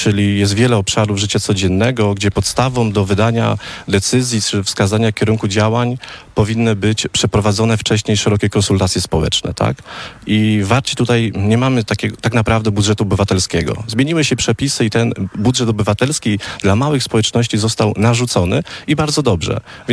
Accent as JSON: {"language": "Polish", "town": "Warta", "region": "Łódź Voivodeship", "country": "Poland", "tie": "born or raised there", "said": "Jestem rodowitym warcianinem, z czego jestem bardzo dumny. Tu się wychowałem, tutaj wielcy ludzie kształtowali moją osobowość. Wyjechałem na studia do Łodzi i wróciłem po prostu tutaj do tego pięknego miejsca"}